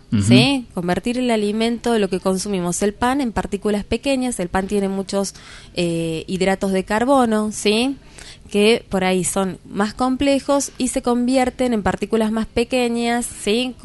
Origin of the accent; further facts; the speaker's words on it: Buenos Aires Province, Argentina; now in San Luis, Argentina; Buenos Aires, en la provincia de Buenos Aires. Estoy hace 12 años acá viviendo en San Luis.